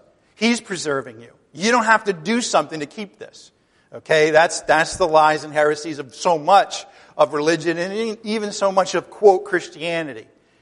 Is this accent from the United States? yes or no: no; Ireland; Now, I'm Irish, so that's sort of, that's built into the Irish psyche, I have to let you know.